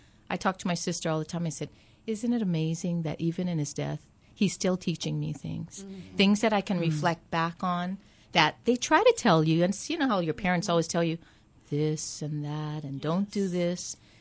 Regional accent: Hawaii, United States; Grew up here on Oahu, born at Kuakini Hospital back in the 50s. And really raised in town the first few years of my life, mainly really by my grandparents, pure Chinese grandpa and a Hawaiian grandma.

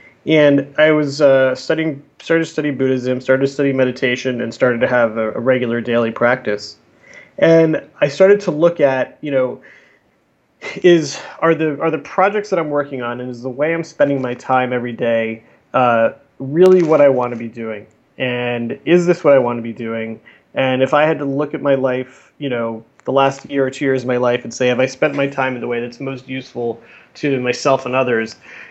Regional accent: Florida, United States; I grew up in South Florida. I was always interested in theater and somewhat in television, and actually studied theater at NYU.

